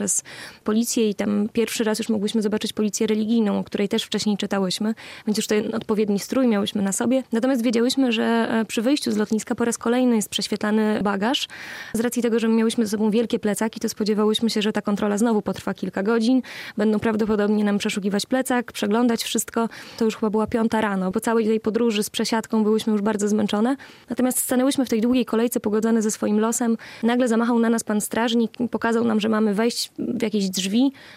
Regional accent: Warsaw, Masovian Voivodeship, Poland; do Lwowa mamy niedaleko, bo my jesteśmy z Warszawy

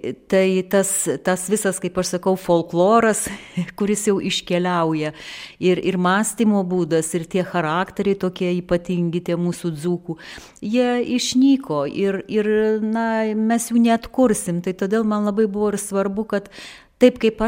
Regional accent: Alytus County, Lithuania; born there; aš būtent gimiau čia, ant Seivų ežero kranto, na, šioje sienos pusėje ir būdama lietuvė galėjau nuo pat mažens, aišku, ir pasinaudota galimybė per lenkų kalbą susipažinti su lenkų literatūra, su lenkų kultūra.

